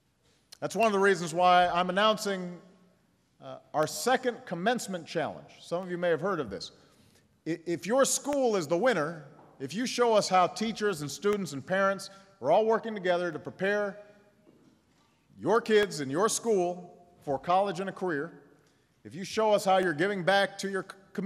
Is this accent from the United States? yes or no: yes; Chicago, Illinois, United States; There are neighborhoods in my hometown of Chicago, and there are neighborhoods right here in Philadelphia where, you know, kids are doing each other serious harm.